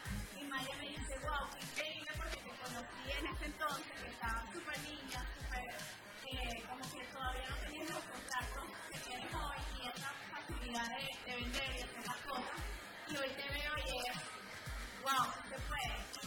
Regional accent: Venezuela; nosotros como venezolanos de Sudamérica

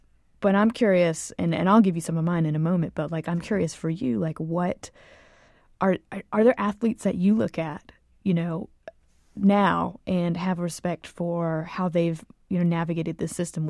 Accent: Virginia, United States; This is gonna sound really silly, but because I grew up in Virginia. There was this like local dude who played all the time in the bars named

